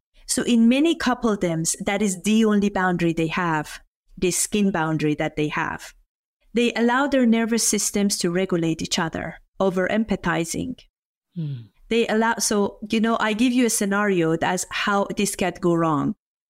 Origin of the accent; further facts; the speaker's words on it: Iran; I'm coming from Iran. Many people think that, you know, a woman from Iran, how come you talk about sex?